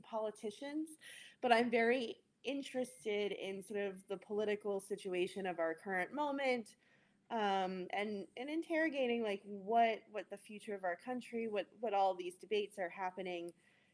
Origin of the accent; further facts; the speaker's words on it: Maryland, United States; also born or lived in Texas / United Kingdom; now in Richmond, United States; So like I grew up in Maryland, didn't move really at all when I was younger.